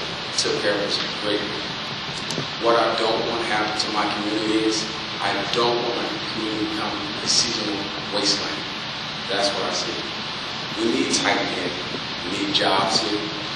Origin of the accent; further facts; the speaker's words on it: Yonkers, New York, United States; I was born and raised right here in Yonkers County. The only time I know to think that I left was when I attended college in Johnson City.